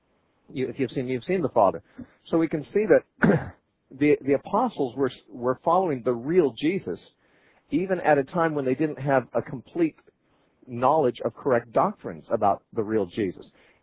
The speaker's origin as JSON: {"language": "English", "region": "California", "country": "United States", "tie": "born there", "said": "they might think that I was born in Australia instead of California, where I was really born."}